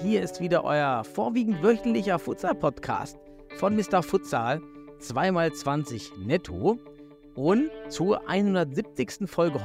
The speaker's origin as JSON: {"language": "German", "region": "East Germany", "country": "Germany"}